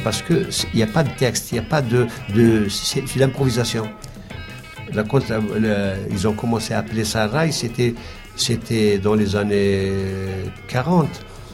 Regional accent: Algeria; Même chez nous, en Algérie

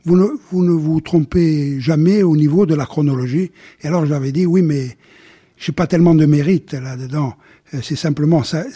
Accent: Furiani, Corsica, France; also born or lived in Biguglia; Et j'ai passé une grande partie de mon enfance, surtout à Fouriane, dans les propriétés à Fouriane et ici à Bigouille.

